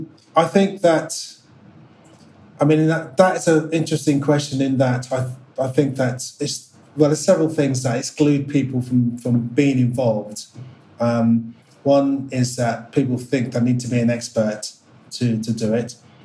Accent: London, United Kingdom; born there; And luckily I was born in Northwest London as a human.

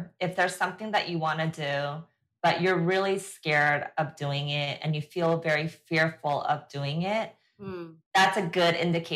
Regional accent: South Korea; I was obsessed with K-pop when I was growing up in Korea back in the early 90s.

